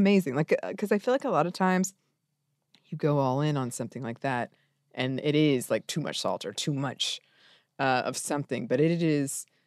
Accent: Atlanta, Georgia, United States; like if I'm going to a restaurant that is not in Atlanta, I'm usually like, okay, I'll try something different.

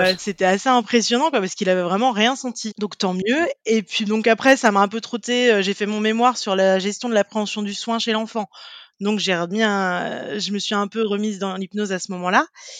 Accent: Angers, Pays de la Loire, France; now in Nantes, France; j'ai 32 ans, je suis originaire d'Angers et j'habite à Nantes depuis quelques années maintenant.

